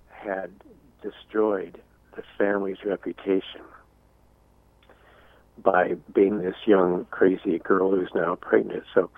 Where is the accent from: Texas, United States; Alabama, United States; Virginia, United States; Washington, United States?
Washington, United States; Seattle; now in Colorado, United States; because I was from Seattle and he was from Tacoma, and here we are in Colorado.